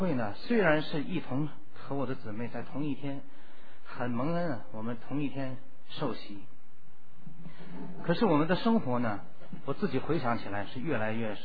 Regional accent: China; now in United States; 我以前在国内我是从大陆来的，我是很刚硬的一个人

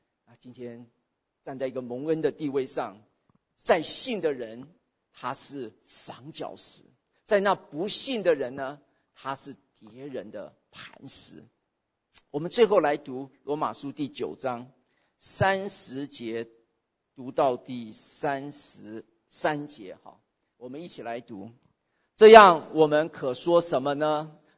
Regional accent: China; now in United States; 我们中国人有时候也有很深的骄傲哈。我们来到美国不管多少年了啊

